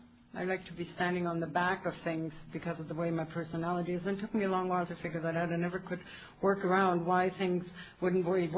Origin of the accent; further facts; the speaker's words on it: Germany; English is a second language; And I come from the Back to Basics International meeting in a little town called Übach-Palenberg, which is right on the Dutch border